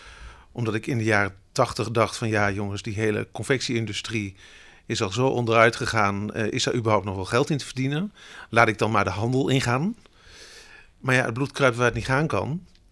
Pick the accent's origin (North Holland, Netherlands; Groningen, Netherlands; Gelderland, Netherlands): Gelderland, Netherlands; born or raised there